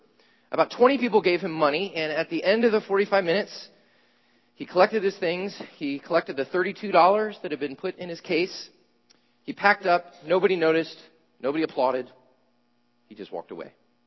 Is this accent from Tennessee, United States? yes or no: yes; Chattanooga, Tennessee, United States; I was from Chattanooga, and I thought, oh, that's odd.